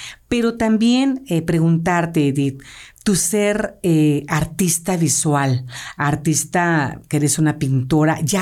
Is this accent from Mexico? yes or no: yes; Mexico; Creo que somos el estado de la República Mexicana que más balnearios tiene